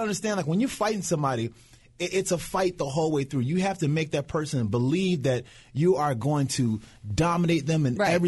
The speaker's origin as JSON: {"language": "English", "town": "Niagara Falls", "region": "New York", "country": "United States", "tie": "born or raised there", "said": "I grew up in Niagara Falls, New York. See, that's the problem. All that lake effect snow for so many years has definitely stained my mentality."}